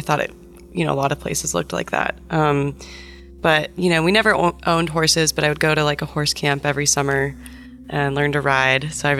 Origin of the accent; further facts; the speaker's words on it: New Mexico, United States; moved away as an adult; also born or lived in Colorado; So yeah, I'm from New Mexico, and I kind of grew up outside of the city. I changed states when I was 18 in college. I went to Colorado